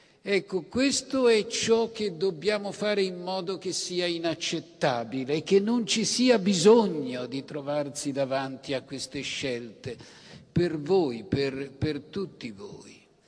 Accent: Sicily, Italy; Io sono siciliano.

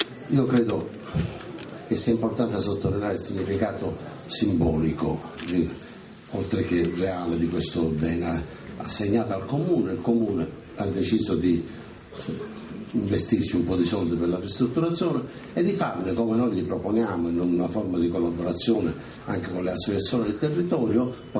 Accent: Casteldaccia, Sicily, Italy; io sono di Casteldaccia, quindi conosco bene anche le vicende più da vicino

